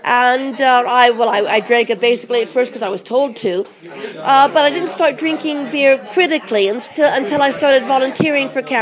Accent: California, United States; moved away as an adult; now in London, United Kingdom; I'm clearly not from London. I came over from California coming up for 30 years ago.

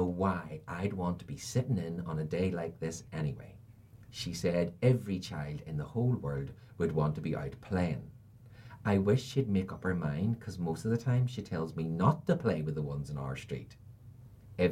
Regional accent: Ireland; moved away; we don't do things like that. We just, because we're Irish, you know.

